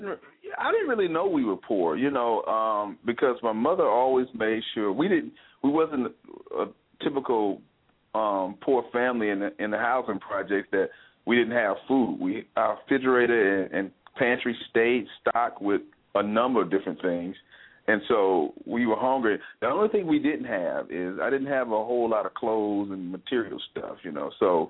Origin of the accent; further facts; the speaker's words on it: Atlanta, Georgia, United States; I grew up in Atlanta, Georgia, born and raised in the housing projects of Harris Home